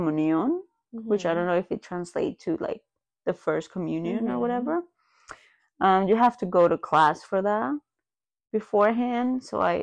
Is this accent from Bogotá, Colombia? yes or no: no; Barranquilla, Atlántico, Colombia; So I'm from Colombia originally, from a little town called Barranquilla. I think it's the best town actually in Colombia.